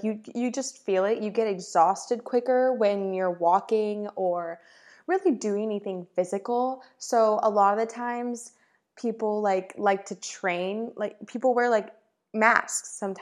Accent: Michigan, United States; even though I am from Michigan and I grew up in the snow, it's cold like 9 months of the year, I still don't really know how to ski or snowboard.

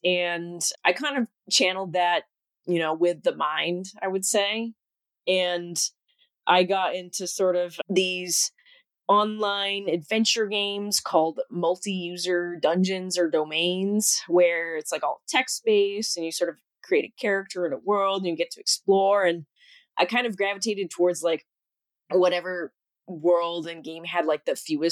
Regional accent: Toronto, Ontario, Canada; born there; I was born in Scarborough at Scarborough General Hospital, which is like, if you talk to people in Toronto today, they're like, oh, Scarberia, that's like way on the outskirts. That's not really real Toronto.

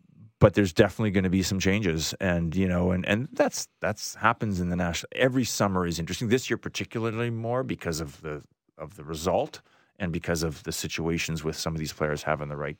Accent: Medicine Hat, Alberta, Canada; for a kid growing up in Medicine Hat in the 70s and being able to live out his dream as a professional hockey player

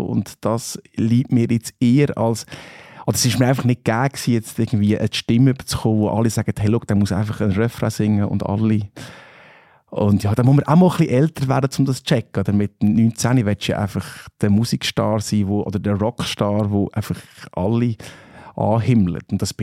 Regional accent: Switzerland; Und ich meine, wir als Schweizer, obwohl wir auch gut Englisch können, ist es doch so

